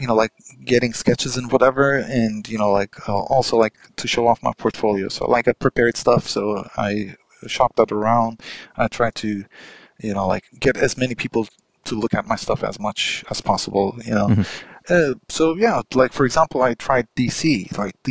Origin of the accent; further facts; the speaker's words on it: Turkey; English is a second language; I said, look, sir, I came from Turkey and like all the way from here, and like I've been trying every day.